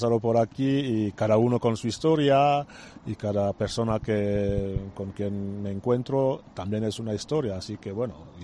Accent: Cameroon; Yo estaba en Camerún, mi país, soy africano.

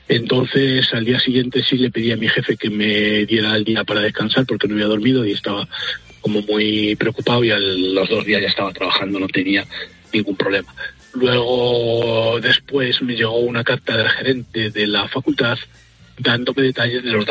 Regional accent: Ávila, Castile and León, Spain; yo soy de Ávila, entonces los aurenses tenemos una doctora de la iglesia, que es Santa Teresa de Jesús

